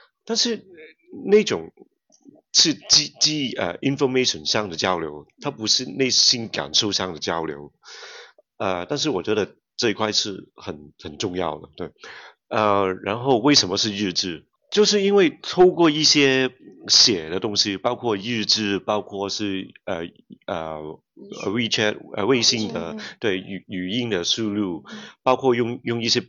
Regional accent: Hong Kong; 其实我在香港长大

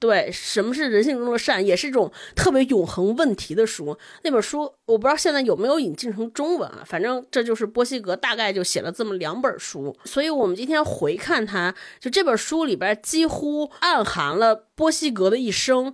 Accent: China; 其实那个时代背景我觉得今天我们中国人应该很能理解是什么原因

